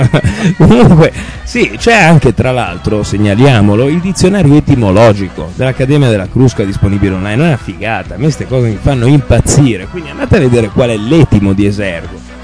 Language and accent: Italian; Savona, Liguria, Italy; noi che siamo di Savone, pertanto siamo provinciali.